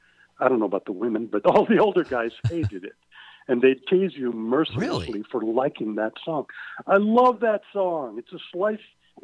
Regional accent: Philippines; I grew up in the Far East. I grew up in the Philippines. I was born there.

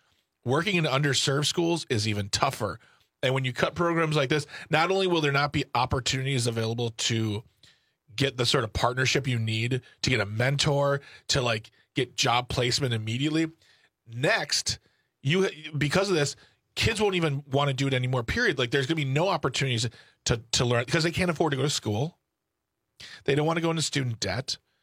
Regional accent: United States; I mean, I'm an American white male.

